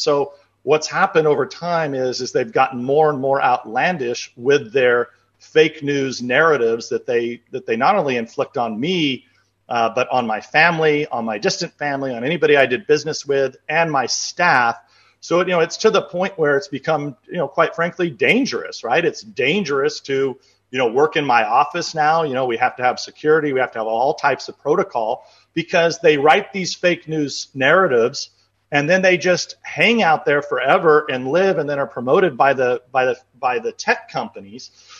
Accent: California, United States; I'm from California. My family farms just about a mile from here.

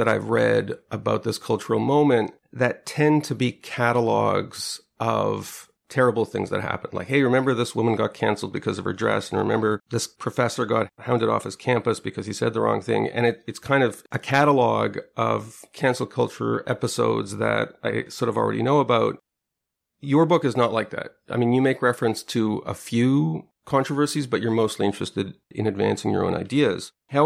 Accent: Montreal, Quebec, Canada; like I grew up in Montreal.

